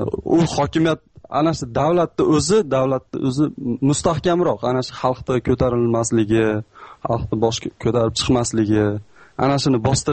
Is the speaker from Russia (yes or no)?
no; Kyrgyzstan; now in South Korea; Men Koreyadan, Koreyadan. O'zim qirg'izistonlikman, shunchaki kuzatuvchiman xolos.